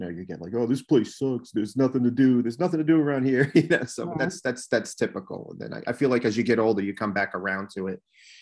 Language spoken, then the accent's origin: English; Roslyn, New York, United States; also born or lived in Patchogue / Medford; now in Greenport, United States; I grew up in Roslyn, New York, and my family had a tendency to move quite often. We always rented. So there was a slow migration up the island. We went from Roslyn to Patchogue, Medford, to finally Greenport